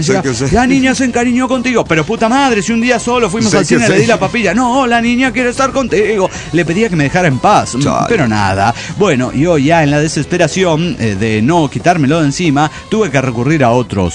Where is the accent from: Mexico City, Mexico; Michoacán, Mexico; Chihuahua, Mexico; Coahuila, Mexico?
Mexico City, Mexico